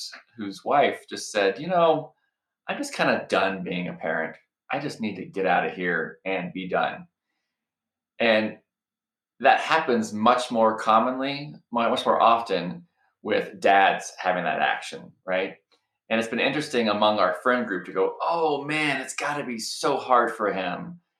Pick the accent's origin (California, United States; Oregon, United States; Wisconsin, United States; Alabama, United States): Alabama, United States; there are things that my kids are going to face that wasn't even on my radar as a straight white guy growing up in Alabama, right?